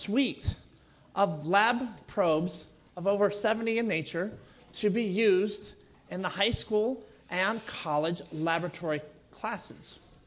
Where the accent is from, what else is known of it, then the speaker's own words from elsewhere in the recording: Illinois, United States; I have for a long time dreamed of returning back to my home state of Illinois.